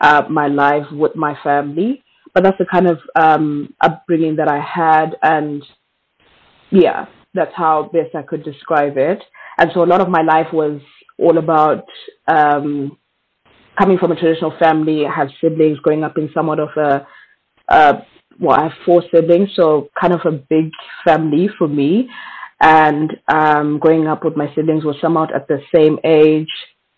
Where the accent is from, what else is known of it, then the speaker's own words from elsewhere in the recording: Bulawayo, Zimbabwe; now in South Africa; I actually was born and raised in Bulawayo, Zimbabwe, although I have roots in South Africa and currently living in South Africa. I come from a very traditional family.